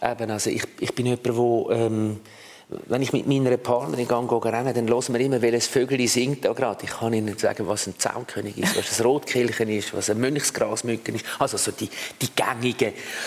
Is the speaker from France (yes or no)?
no; Wallisellen, Zurich, Switzerland; Ich bin in Wallisellen aufgewachsen, in einer Siedlung, wo es sehr viele Kinder hatte.